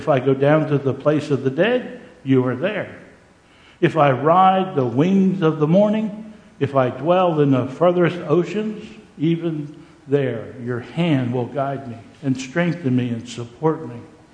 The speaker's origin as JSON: {"language": "English", "town": "Harrisburg", "region": "Pennsylvania", "country": "United States", "tie": "born there", "said": "I was born on October the 28th, 1944, in a place called Harrisburg, Pennsylvania."}